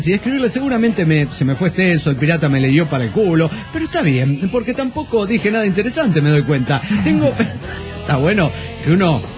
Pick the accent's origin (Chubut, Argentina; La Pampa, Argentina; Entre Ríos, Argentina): La Pampa, Argentina; Santa Rosa; now in Córdoba, Argentina; En estos momentos de mi vida transcurre entre Santa Rosa La Pampa, de donde soy oriundo.